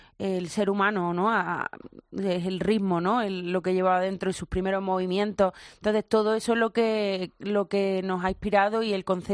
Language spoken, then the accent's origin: Spanish; Córdoba, Andalusia, Spain; Yo soy de Córdoba, pero la cuna del flamenco está en Jerez de la Frontera.